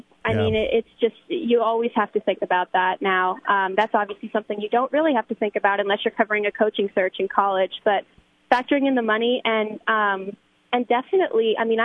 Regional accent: West Coast, United States; I grew up watching teams go to the Rose Bowl, you know, growing up on the West Coast, and I was raised to really have a strong dislike for USC and Pete Carroll and like all that stuff.

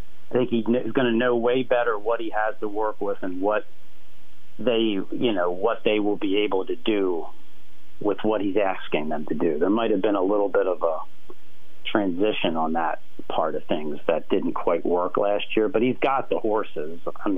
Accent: United States; Well, because I'm from York County again

